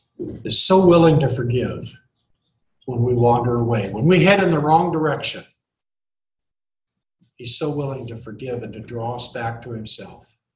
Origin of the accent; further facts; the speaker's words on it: Seattle, Washington, United States; See, I grew up in Seattle. The old Seattle. Not the one you hear about on the news now. But I grew up in Seattle when the big ships came in.